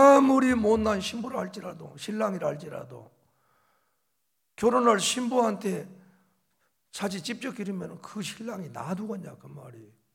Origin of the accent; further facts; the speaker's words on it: Wando, South Jeolla, South Korea; 저 완도, 그때는 섬이었어. 배 타고 와야만 해남을 옵니다.